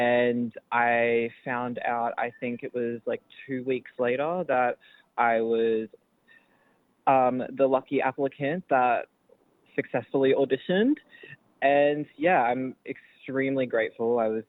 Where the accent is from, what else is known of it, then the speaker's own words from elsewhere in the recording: Queensland, Australia; My mob is Embra Mob in the South Sea Islands, and I grew up on Darumbal Land in central Queensland.